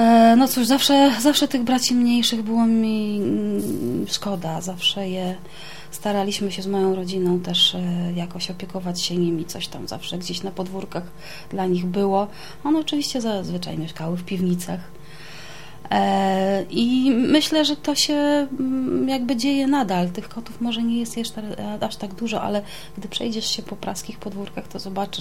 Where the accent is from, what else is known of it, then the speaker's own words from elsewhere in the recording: Warsaw, Masovian Voivodeship, Poland; ja wywodzę się z Pragi, tutaj z okolic Stalowej Środkowej, 11 listopada.